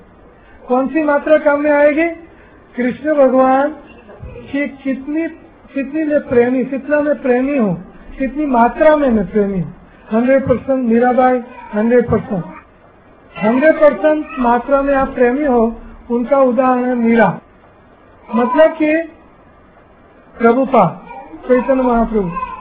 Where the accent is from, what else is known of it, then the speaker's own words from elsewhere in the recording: Gujarat, India; गांवड़िया भाषा में बोल रहा हूँ, मैं देहाती हूँ, मैं गाँव से हूँ, गुजरात के छोटे से, हाँ, गांवड़ी भाषा, बड़ौदा की भाषा, आपके गुरु महाराज के गांव की, मैं बड़ौदा का हूँ, तो बड़ौदा की भाषा में, बड़ौदा शहर है लेकिन मैं गांव का हूँ, तो गांव की भाषा हूँ।